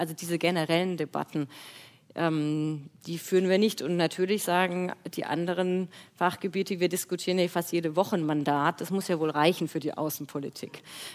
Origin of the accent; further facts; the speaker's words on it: Germany; also born or lived in France; ich bin keine Französin, aber hat dort lange gelebt und ich kenne sehr gut die Sätze von den Franzosen zu uns Deutschen